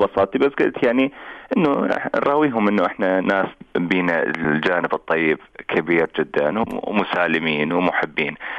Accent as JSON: {"language": "Arabic", "town": "Baghdad", "region": "Baghdad Governorate", "country": "Iraq", "moved": "yes", "lives_now": "United States", "said": "من وين أنت؟ أقولهم بالإنجليزي originally from Iraq from Baghdad."}